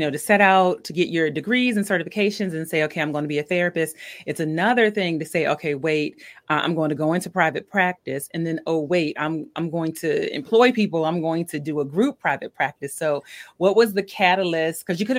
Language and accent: English; Milledgeville, Georgia, United States; born there; I was born in Milledgeville, Georgia.